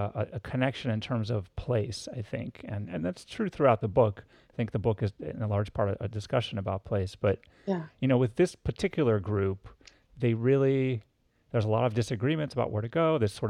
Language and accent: English; Los Angeles, California, United States; now in New York, United States; cause I grew up in Los Angeles and I live in New York now.